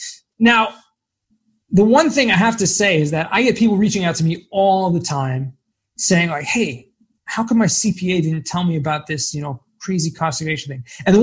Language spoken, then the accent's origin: English; California, United States; I'm originally from Los Angeles County.